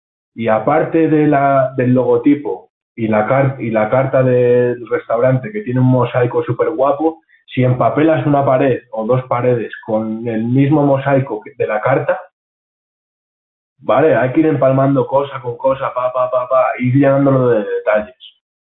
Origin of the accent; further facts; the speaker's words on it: La Bañeza, Castile and León, Spain; Aquí en La Bañeza, en mi pueblo, la gente no tiene mucho en cuenta esto